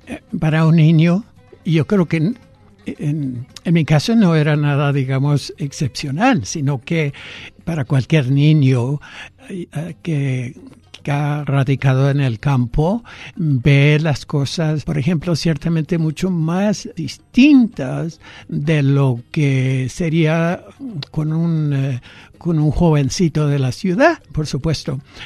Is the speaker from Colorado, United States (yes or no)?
no; New Mexico, United States; Well, of course, I grew up in the Rio Puerco Valley, which is, for those who have not heard of the valley, it's situated about 50 miles southeast of Chaco Canyon.